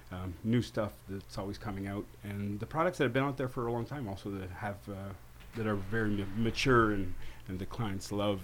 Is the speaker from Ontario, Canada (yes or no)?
no; Montreal, Quebec, Canada; now in Orlando, United States; So originally, I was from Montreal, up north. Pretty cold, right?